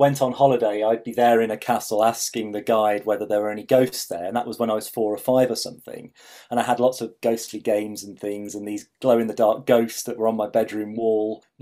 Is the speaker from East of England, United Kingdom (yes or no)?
no; East Midlands, United Kingdom; because I grew up in Lincolnshire in the Fens, wandering around on my own birdwatching along the local rivers and things.